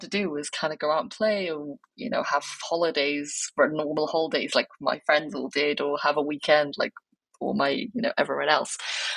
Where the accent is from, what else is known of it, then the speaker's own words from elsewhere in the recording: Wales, United Kingdom; when people would ask me like, oh, where are you from? And then I would say, I'm from Wales.